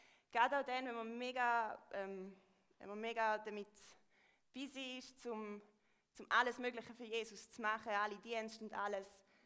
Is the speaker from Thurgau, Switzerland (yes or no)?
yes; Thurgau, Switzerland; Genau, ich komme aus dem Thurgau, aus dem Bodensee.